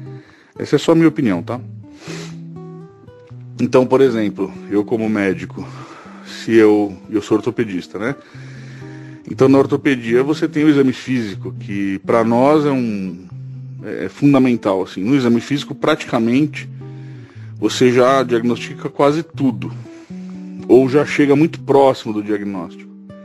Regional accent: São Paulo, Brazil; Eu sou paulistano, mas eu moro no interior do Paraná agora.

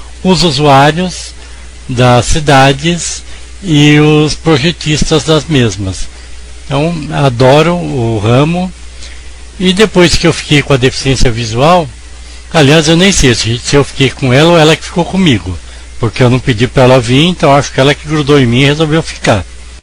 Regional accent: São Paulo, Brazil; E depois de um tempo, aí eu vim definitivamente para a Zona Leste de São Paulo. Bem como disse o seu Nenê, Zona Leste somos nós e eu. Vim para a Vila Carrão, morei 25 anos no Carrão, e agora estou há 20 anos aqui

